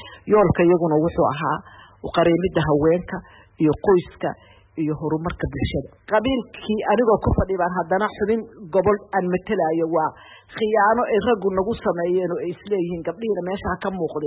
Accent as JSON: {"language": "Somali", "town": "Mogadishu", "region": "Banadir", "country": "Somalia", "tie": "born or raised there", "also_born_or_lived": "Bosaso", "said": "waxaan ku dhashay degmada Boosaaso oo ina hadeer joogno"}